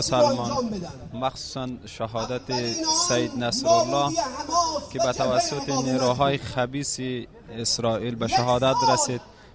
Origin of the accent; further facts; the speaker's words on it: Afghanistan; من از افغانستان هستم